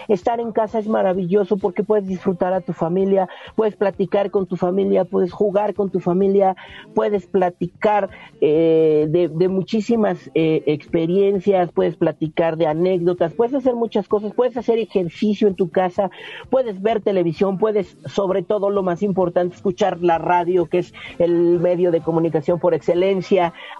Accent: Mexico; nosotros como mexicanos el cambio es lo que nos detiene mucho para hacer muchas cosas, o nos da miedo o no nos gusta.

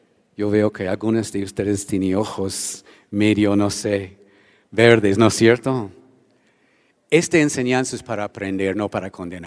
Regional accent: United States; Spanish is a second language; Yo sé que mis paisanos, los gringos, cuando sus hijos tienen 17, apenas 18 años, está así, fuera.

